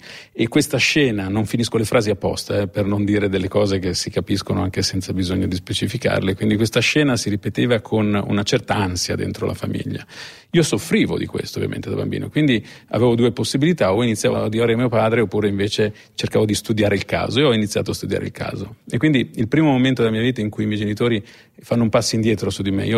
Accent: Ravenna, Emilia-Romagna, Italy; born there; da bambino sono nato a Ravenna io, quindi anarchico, anche c'è l'elemento del romagnolo anarchico.

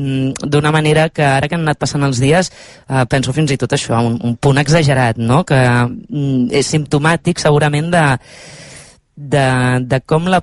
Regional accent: Barcelona, Catalonia, Spain; visc en un poble, des de fa mig any vam prendre la decisió de canviar de lloc de residència, vivíem a Barcelona, som de Barcelona, i bé, ens vam enamorar de la que avui és casa nostra i vam marxar.

